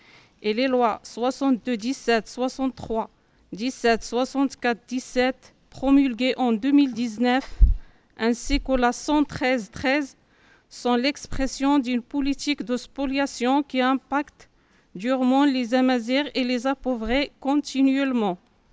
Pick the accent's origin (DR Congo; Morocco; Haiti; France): Morocco; je suis amazigh du Maroc.